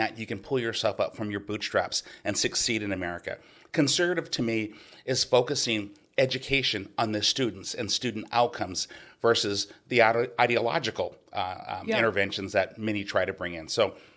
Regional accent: Seattle, Washington, United States; also born or lived in Oakland, California; kid born in the ghetto of East Oakland, California, to a single woman with seven children, right? I was raised in Washington State, Seattle. So mom moved us to Seattle when I was seven.

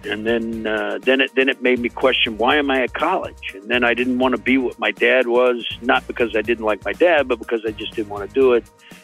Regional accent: Atlanta, Georgia, United States; born there; also born or lived in Boston / Dayton / Detroit / Cleveland; now in Los Angeles, United States; I was born in Atlanta, Georgia in 1966. I was at the first game of the Atlanta Falcons, but then we moved to Boston, and then we moved back, and we moved to Dayton, Detroit, and Cleveland.

